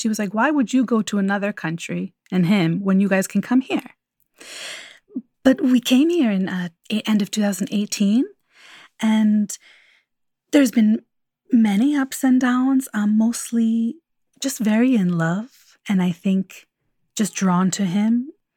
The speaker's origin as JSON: {"language": "English", "country": "United States", "said": "I'm from America. My parents were immigrants twice."}